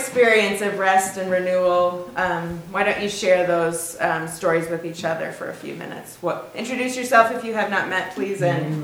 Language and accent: English; Tacoma, Washington, United States; I use she, her pronouns, and I come from Tacoma, Washington.